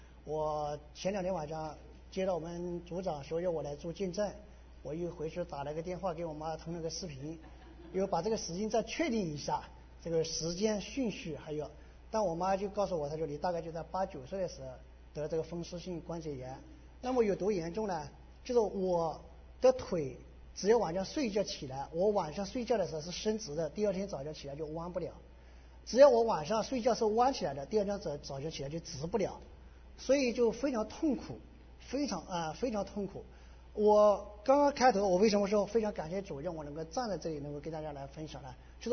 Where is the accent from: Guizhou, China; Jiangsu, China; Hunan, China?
Hunan, China; 我来自湖南一个三角旮里面的。什么叫三角？四面环山。我们在我懂事的时候，我们村里不通车不通电的一个村里面。